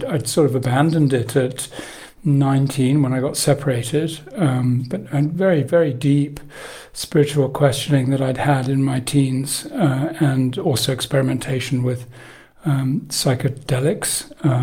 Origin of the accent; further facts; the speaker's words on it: England, United Kingdom; also born or lived in Italy / Asia; Well, I am English-Italian. I was brought up in England, but I've lived in Italy for more time than in England and spent many years in Asia.